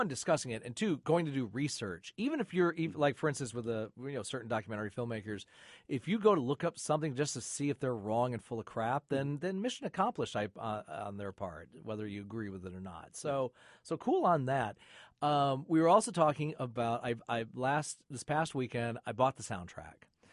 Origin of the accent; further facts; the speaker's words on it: Michigan, United States; And Emma saw me cracking up because I grew up in Michigan.